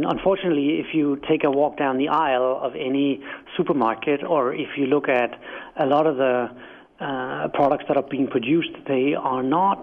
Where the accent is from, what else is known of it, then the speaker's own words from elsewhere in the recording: Denmark; accent: quaint; English is a second language; now in United States; as you can hear in my quaint accent, I'm not from America. I'm from Denmark, and when I arrived here a decade ago